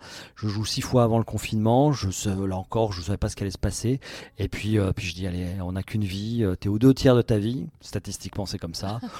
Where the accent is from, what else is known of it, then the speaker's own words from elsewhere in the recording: Lyon, Auvergne-Rhône-Alpes, France; Je suis lyonnais, voilà. Ouais. Je suis lyonnais.